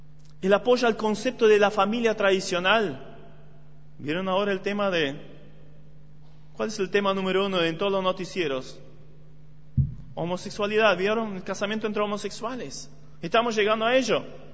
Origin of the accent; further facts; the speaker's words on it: Germany; Spanish is a second language; No soy argentino, quizás ya lo vieron en el acento. Soy alemán y también allá nadie quiere pagar los impuestos.